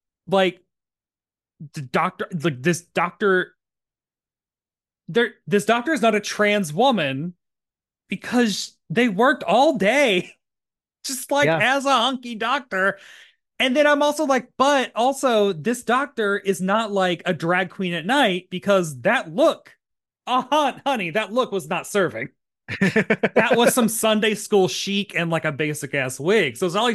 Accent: New York City, New York, United States; I'm a New Yorker.

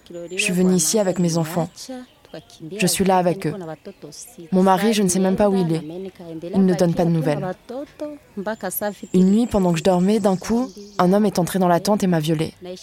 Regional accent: North Kivu, DR Congo; Je suis de Kiloliroué, près de Masisi. Depuis qu'il y a eu la guerre là-bas, je me suis retrouvée ici, à Elohim.

